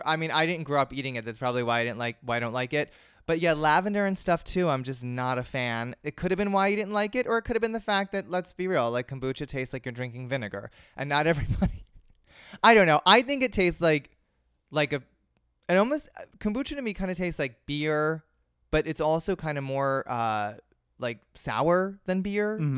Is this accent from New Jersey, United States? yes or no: yes; Margate, New Jersey, United States; in my hometown in Margate, New Jersey, which is a small seaside town just outside of Atlantic City